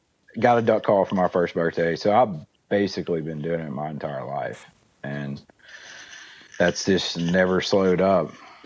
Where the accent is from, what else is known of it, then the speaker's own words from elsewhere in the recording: Arkansas, United States; I'm from Arkansas. That's where I've done most of my hunting over my life.